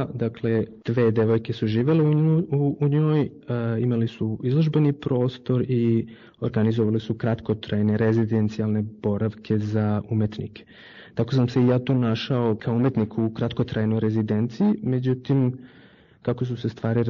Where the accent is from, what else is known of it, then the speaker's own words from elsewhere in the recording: Bosnia & Herzegovina; also born or lived in Serbia / Pančevo; now in Paris, France; rođen sam u Jugoslaviji, odrastao sam u Bosni i Srbiji, živeo sam u Pančevu duži niz godina, poslednjih 5 godina živim u Parizu, u Francuskoj.